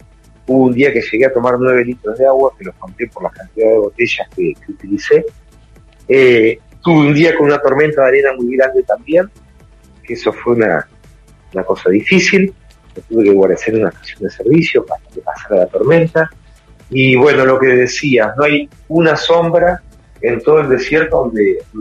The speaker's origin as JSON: {"language": "Spanish", "town": "Gualeguaychú", "region": "Entre Ríos", "country": "Argentina", "said": "Luego se volvieron ellos a Buenos Aires, bueno, a Gualeguaychú, somos de Gualeguaychú"}